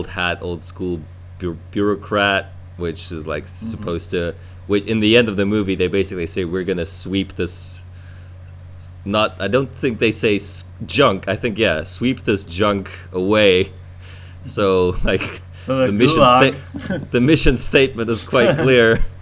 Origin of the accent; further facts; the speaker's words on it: Russia; English is a second language; I even knew some of the lines from this movie without ever having watched it, just by growing up in Russia.